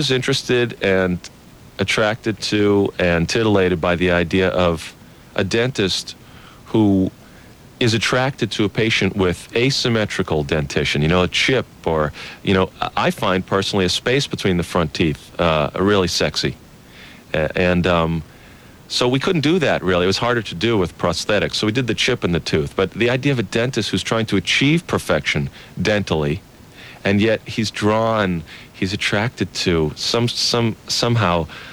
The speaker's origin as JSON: {"language": "English", "town": "Boston", "region": "Massachusetts", "country": "United States", "said": "I came from Boston during this particular time, and I grew up with two older brothers"}